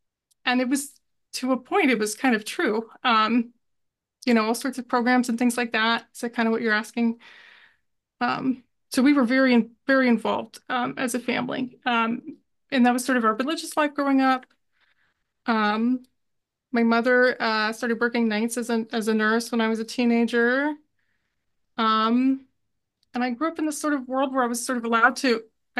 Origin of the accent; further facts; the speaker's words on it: Kentucky, United States; I grew up in a sort of a suburb in the Midwest here. I grew up in Kentucky.